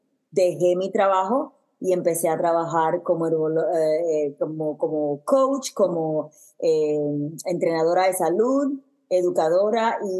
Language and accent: Spanish; Puerto Rico; moved away as an adult; now in New York, United States; nací y me crié en Puerto Rico, estudié música, que es mi primer amor. Me mudé a Nueva York a hacer una maestría o un grado posgrado en música y negocio.